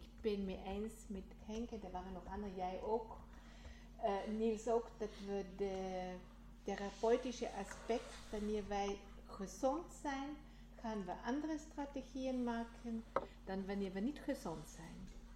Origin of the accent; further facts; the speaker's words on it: Switzerland; Dutch is a second language; niet in Nederland, maar in Zwitserland waar ik vandaan kom